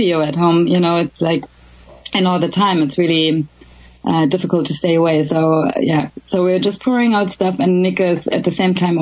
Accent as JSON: {"language": "English", "region": "Berlin", "country": "Germany", "tie": "born or raised there", "also_born_or_lived": "Los Angeles / London", "lives_now": "Sweden", "said": "I'm a big city girl. You know, I was born and raised in Berlin, and I lived in L.A. for 3 years, and I lived a little bit in London and so on."}